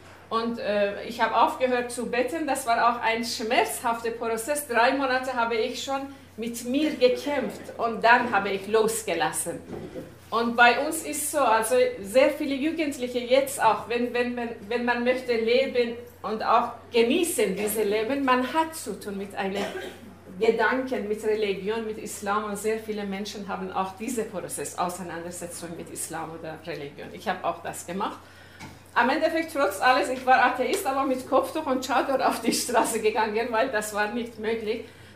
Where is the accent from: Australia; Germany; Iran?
Iran; Abhar, Zanjan Province; German is a second language; Also ich bin im Iran geboren, in einem kleinen Dorf namens Abhar. Und dort, damals, Schachzeit, traditionell Frauen alle haben Kopftuch getragen und ich auch, als ich 9 Jahre alt war, mit Chador auf die Straße gegangen.